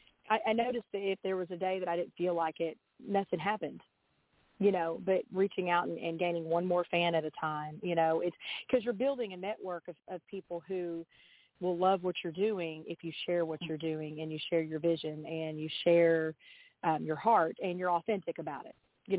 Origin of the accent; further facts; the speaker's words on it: Little Rock, Arkansas, United States; which I'm from Little Rock, Arkansas, and, you know, I'm a performer downtown, so a lot of people know me here